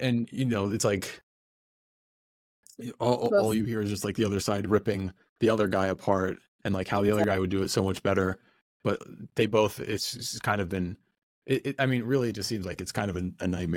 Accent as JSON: {"language": "English", "town": "Columbus", "region": "Ohio", "country": "United States", "tie": "born or raised there", "said": "you know, I grew up in Columbus, which is a blue city"}